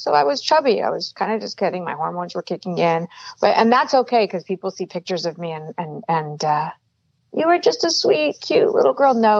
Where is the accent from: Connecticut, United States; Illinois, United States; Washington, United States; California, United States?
California, United States; Los Angeles; also born or lived in New York City; I was born in New York City, and at 6 months of age, I moved to Los Angeles, California. I say that because those are two big cities.